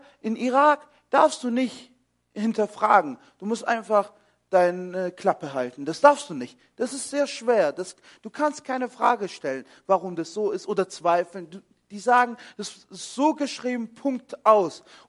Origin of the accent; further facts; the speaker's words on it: Ulm, Baden-Württemberg, Germany; ich bin in Ulm aufgewachsen, an der Donau.